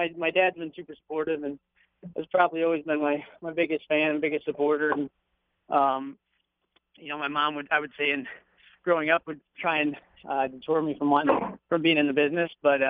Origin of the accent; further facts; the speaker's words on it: Charlestown, West Virginia, United States; also born or lived in Martinsburg, United States / Lexington, United States; I was born in Martinsburg, but I kind of split myself between Charlestown and Lexington as a kid.